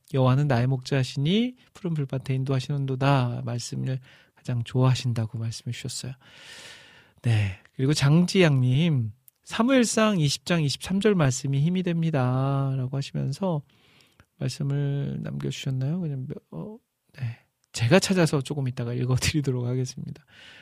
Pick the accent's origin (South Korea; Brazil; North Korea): South Korea; Iksan, North Jeolla; 이제 제가 살고 있는 곳이 제 고향이 익산이에요. 근데 익산은 충청도와 전라도가 이렇게 딱 만나는 지점이라 이 전라도 사투리도 있지만 충청도 사투리도 섞여 있거든요. 그래서 저도 모르게 네, 금깨 막 이런 것도 쓰고